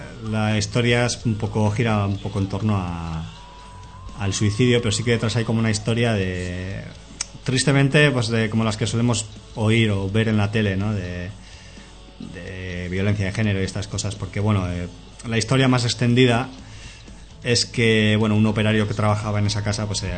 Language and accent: Spanish; Durango, Basque Country, Spain; nosotros somos de Durango y también pues joder, es un sitio un poco, no sé, está metido ahí como en un hoyo, ¿no? Está en medio de un valle rodeado de montañas